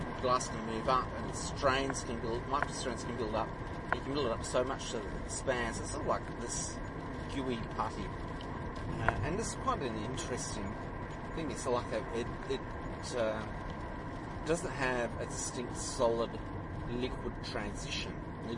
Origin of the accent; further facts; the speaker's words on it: Melbourne, Victoria, Australia; I sort of remember in Melbourne, growing up in Melbourne, and in the 70s